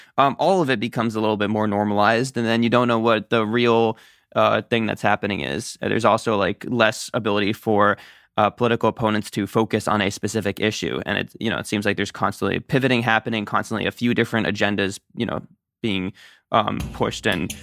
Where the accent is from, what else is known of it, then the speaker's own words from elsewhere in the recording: Albany, New York, United States; I grew up in Albany, New York.